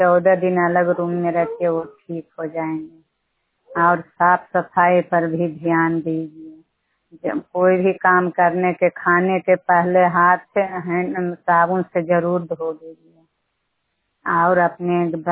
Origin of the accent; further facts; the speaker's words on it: Bihar, India; उतरनामा panchayat, उतरनामा cluster और रहोई block, जिला नालंदा थाना रहोई के निवासी हूँ।